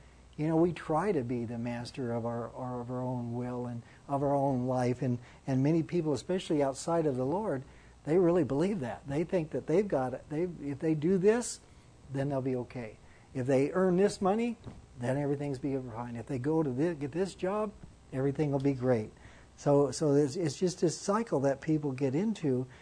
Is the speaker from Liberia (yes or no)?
no; Las Vegas, Nevada, United States; You know, I grew up in Vegas, so I figured out early on that you know, those big buildings down there